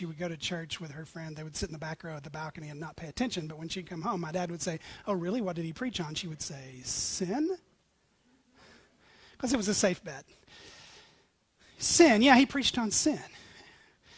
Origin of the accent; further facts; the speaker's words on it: Tennessee, United States; I come from East Tennessee